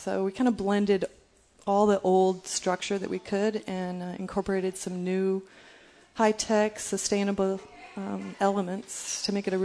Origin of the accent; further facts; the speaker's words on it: Michigan, United States; moved away; Well, I grew up in Michigan. Then I moved to the West Coast